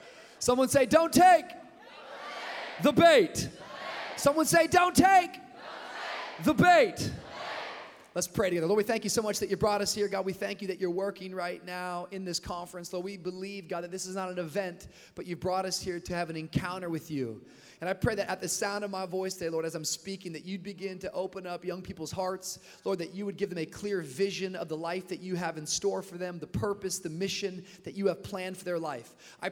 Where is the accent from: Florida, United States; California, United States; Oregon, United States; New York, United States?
Florida, United States; Miami; I come from Miami, Florida, and I noticed that you guys didn't have a Miami Heat tribe.